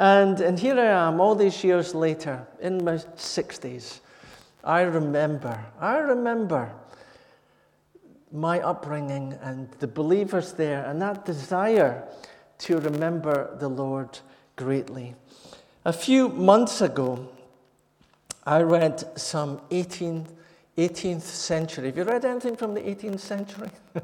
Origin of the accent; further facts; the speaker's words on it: Scotland, United Kingdom; I was brought up in the Brethren. The Brethren in the northeast of Scotland